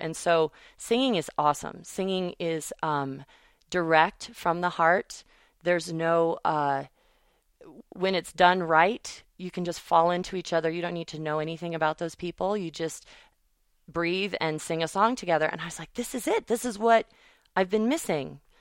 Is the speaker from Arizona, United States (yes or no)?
no; Pewaukee, Wisconsin, United States; Well, I grew up in El Rancho in Pewaukee, and my mother said I sang my whole life, and there weren't any choirs or arts programs in Pewaukee at the time.